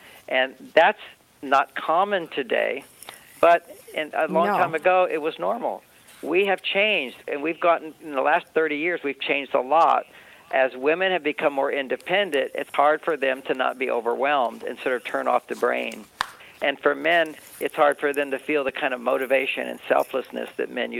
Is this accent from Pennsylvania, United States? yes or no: no; Texas, United States; I grew up in Texas, you know.